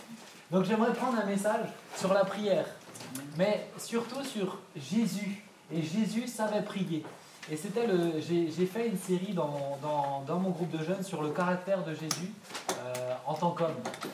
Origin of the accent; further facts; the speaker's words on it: Mulhouse, Grand Est, France; now in Switzerland; je viens de Mulhouse, je suis un Alsacien, puis j'habite en Suisse maintenant